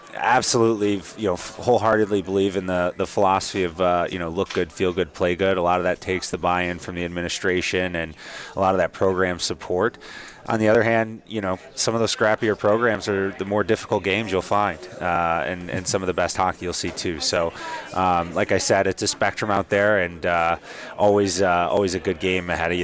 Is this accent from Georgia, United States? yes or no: no; Michigan, United States; I grew up playing in Southeast Michigan. A lot of the minor AAA teams, things like that, over in Fraser, Plymouth, all around the Southeast area, up through juniors, and eventually made my way to Eastern Michigan for a brief period.